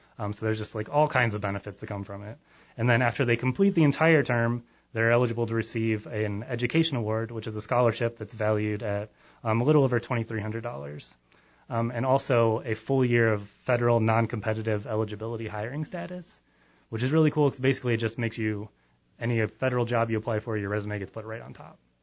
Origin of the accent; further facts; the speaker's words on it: Michigan, United States; also born or lived in Washington, D.C.; now in Prescott, United States; I've lived in Prescott for almost 2 years now. I grew up in Michigan originally.